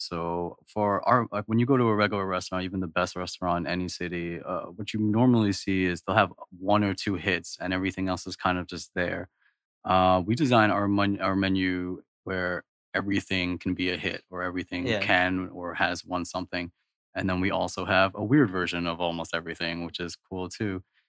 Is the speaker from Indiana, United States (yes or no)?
no; New York, United States; I've lived in a lot of cities. I think, I grew up in New York right next to New Jersey, but I've lived in 16 cities since then.